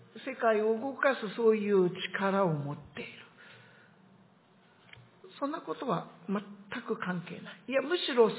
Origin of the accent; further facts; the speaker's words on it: Tohoku, Japan; この季節になりますと、東北育ちであります、私はですね。